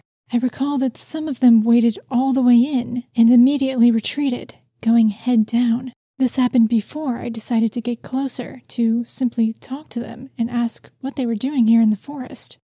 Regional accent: South Africa; I grew up in the South African veld. It's flatlands. You can see to the horizon in every direction. Grasslands and farmlands, mostly. Some bushes and the odd camelthorn tree as well.

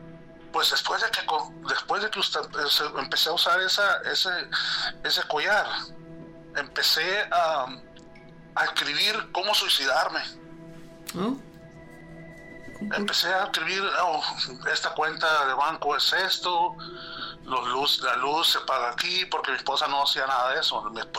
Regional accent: Sonora, Mexico; now in Chandler, United States; soy de Sonora, pero vivo acá en Chandler, Arizona.

